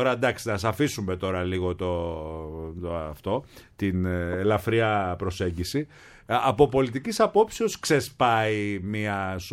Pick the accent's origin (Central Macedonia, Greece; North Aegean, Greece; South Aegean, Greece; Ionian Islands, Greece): North Aegean, Greece; Chios; Και ως χιώτης το υπάρχω.